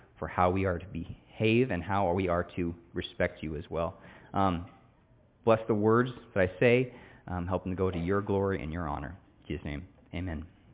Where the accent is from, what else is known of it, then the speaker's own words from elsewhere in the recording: Oklahoma, United States; Growing up in the South, Oklahoma, I was a very predominant Baptist community that I grew up in.